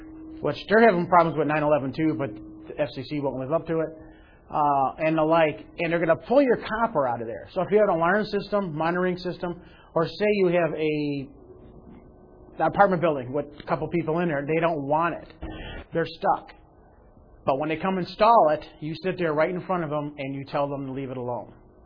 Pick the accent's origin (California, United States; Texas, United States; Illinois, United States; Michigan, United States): Illinois, United States; and I come from Illinois, we've got Mr. Old Bobby Rush